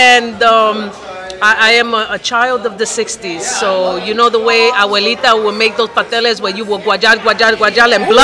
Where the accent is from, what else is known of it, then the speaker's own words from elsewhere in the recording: Bronx, New York, United States; I am from the Boogie Down Bronx.